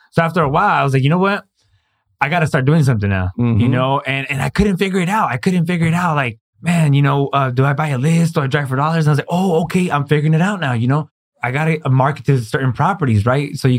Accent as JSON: {"language": "English", "town": "Palm Springs", "region": "California", "country": "United States", "said": "I'm from Palm Springs."}